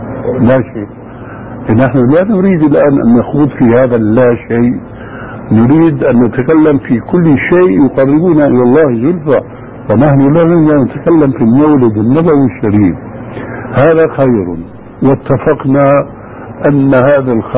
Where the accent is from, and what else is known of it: Syria